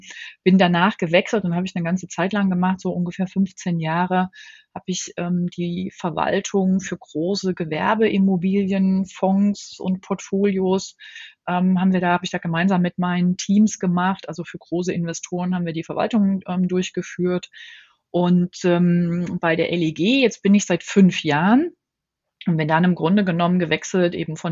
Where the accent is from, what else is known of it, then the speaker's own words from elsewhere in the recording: Leipzig, Saxony, Germany; Also, ich sag mal, ich liebe natürlich immer noch meine Heimatstadt. Ja, Leipzig ist eine fantastische Stadt